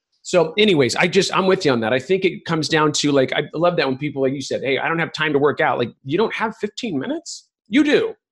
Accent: Ireland; I'm Irish and we just don't die easily.

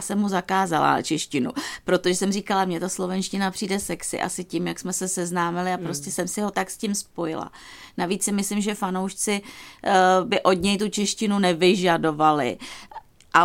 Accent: Prague, Czechia; protože já jsem z Prahy a takže mám takovej ten slang.

